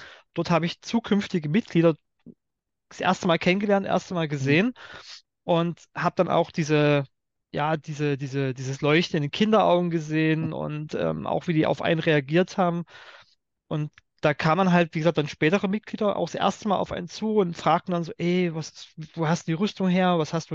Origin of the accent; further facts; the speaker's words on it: Dresden, Saxony, Germany; ich selber komme aus Dresden, bin auch selber jetzt in Dresden, arbeite, lebe in Dresden